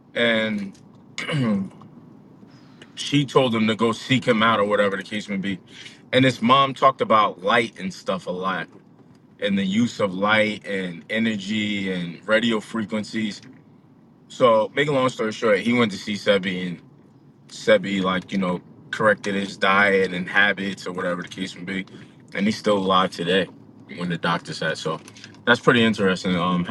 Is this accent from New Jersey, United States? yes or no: yes; New Jersey, United States; I'm from Jersey as well.